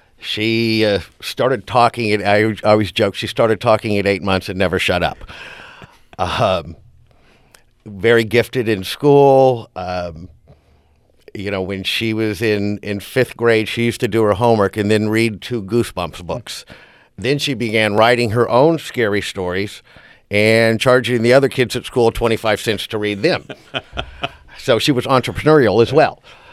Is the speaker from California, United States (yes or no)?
yes; California, United States; I grew up in Orange County.